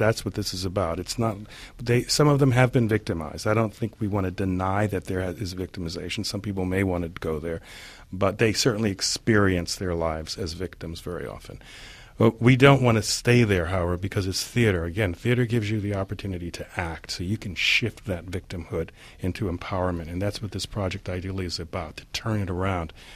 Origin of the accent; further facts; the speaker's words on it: United States; And I mean, I grew up in America, so I understand people have different polarized agendas here.